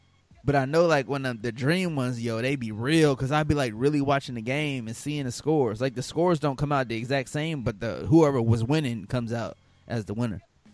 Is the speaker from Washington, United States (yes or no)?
no; Missouri, United States; we've done it growing up in Missouri.